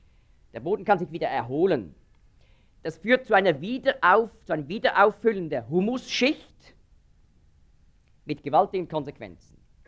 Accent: Switzerland; Das ist ein Tier, sieht so ähnlich aus wie ein Murmeltier bei uns in der Schweiz.

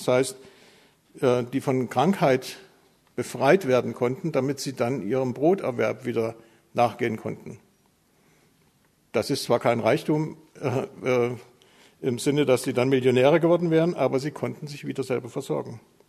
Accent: Saxony, Germany; born there; ich bin gebürtiger Sachse und die Sachsen können einfach alles

